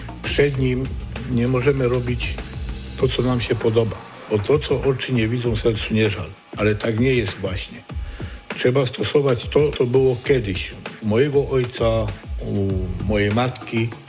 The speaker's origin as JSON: {"language": "Polish", "town": "Poznań", "region": "Greater Poland Voivodeship", "country": "Poland", "tie": "born or raised there", "said": "Mieszkam w Poznaniu od urodzenia."}